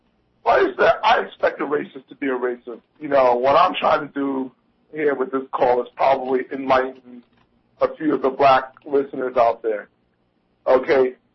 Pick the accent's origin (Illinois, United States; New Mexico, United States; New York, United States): New York, United States; And you're talking about a hardcore New Yorker.